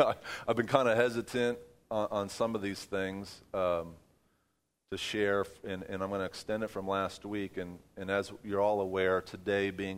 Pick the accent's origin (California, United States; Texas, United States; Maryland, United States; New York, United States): New York, United States; I remember when I was a kid and we were growing up in New York, and our next-door neighbor worked on those twin towers.